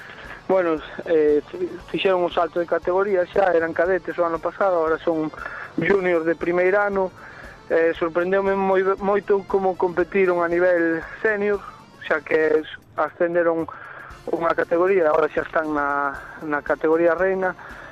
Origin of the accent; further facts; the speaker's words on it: Galicia, Spain; moitos dos membros da selección nacional eran, bueno, somos galegos.